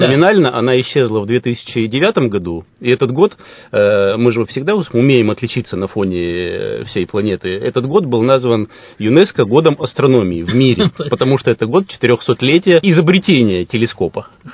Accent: Irkutsk, Irkutsk Oblast, Russia; born there; Да, я родился в Иркутске.

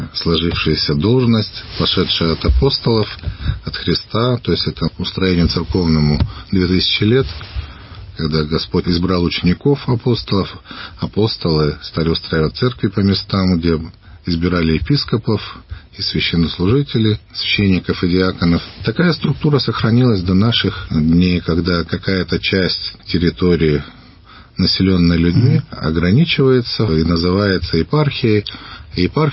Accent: Irkutsk, Irkutsk Oblast, Russia; Я здесь долгое время служил, был секретарем епархии. Я уроженец Иркутска.

